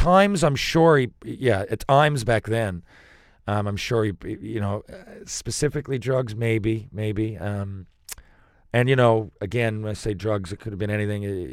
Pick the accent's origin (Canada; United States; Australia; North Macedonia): Canada; Newfoundland and Labrador; I don't think it helped that I was from Newfoundland.